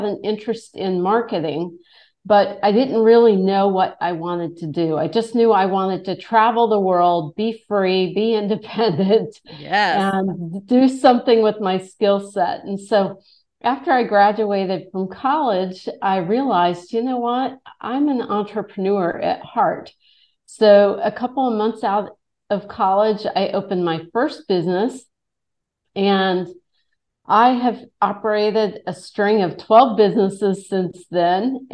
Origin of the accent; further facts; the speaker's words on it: Indiana, United States; I grew up in the Midwest near you, and most of my family depended on union jobs